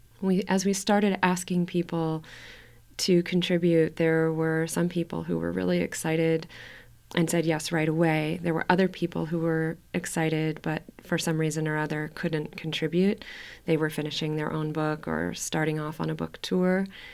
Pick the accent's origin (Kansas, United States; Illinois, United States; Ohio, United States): Ohio, United States; Cleveland; I came from Cleveland, Ohio.